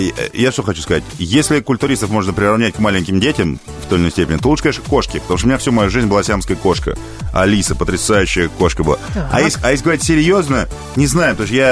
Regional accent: Moscow, Russia; born there; Я родился в Москве 17 июля.

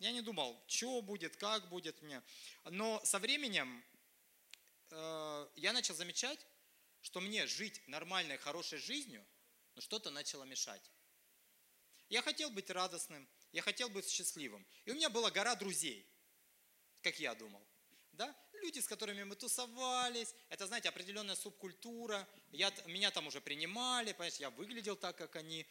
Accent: Stavropol, Stavropol Krai, Russia; из Ставрополя. Да, я родом из Ставрополя.

